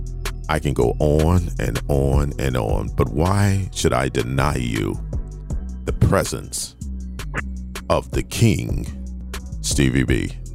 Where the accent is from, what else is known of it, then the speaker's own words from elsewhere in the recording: Fort Lauderdale, Florida, United States; I come from Fort Lauderdale